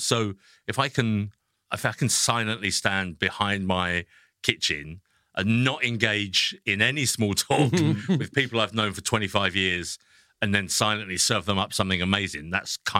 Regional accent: England, United Kingdom; And then he turned up at like 5 o'clock and you know, obviously being English and I made a rib of beef

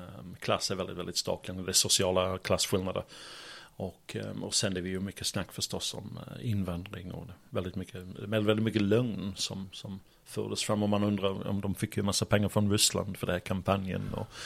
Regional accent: Sheffield, Yorkshire and the Humber, United Kingdom; Swedish is a second language; Men jag kommer från Yorkshire, Sheffield, storstad. 500,000-600,000 människor. Dock är mina föräldrar från två helt andra platser. Farsan var från södra England och morsan var från Nordirland.

